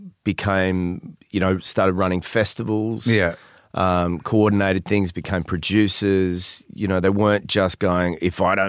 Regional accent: Australia; accent: Australian; trying to get rid of my Australian accent

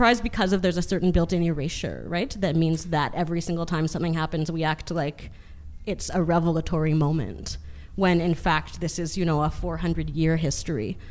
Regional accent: Winnipeg, Manitoba, Canada; I actually grew up in Winnipeg.

